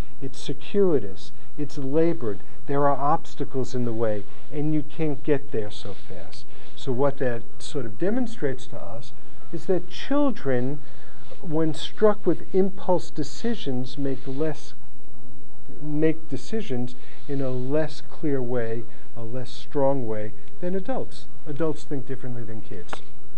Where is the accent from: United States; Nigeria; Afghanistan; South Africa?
United States; Brooklyn, New York; Growing up in Brooklyn, gambling was not an acceptable behavior.